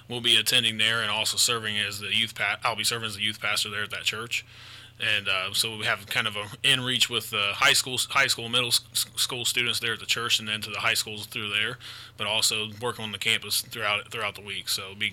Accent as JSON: {"language": "English", "town": "Marion", "country": "United States", "tie": "born or raised there", "said": "I was raised here in Marion, born and raised here in Marion, but I grew up in a home that was not a Christian home."}